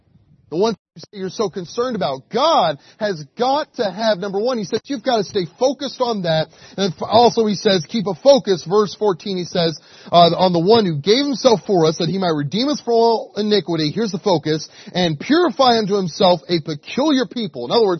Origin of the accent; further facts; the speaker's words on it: Alabama, United States; I'm from Alabama where everybody, my wife and I kind of came into Alabama.